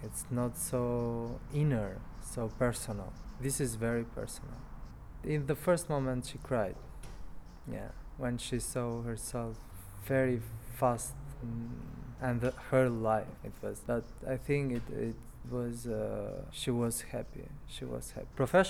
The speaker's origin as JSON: {"language": "English", "country": "Albania", "said": "from Albania. I live in Tirana."}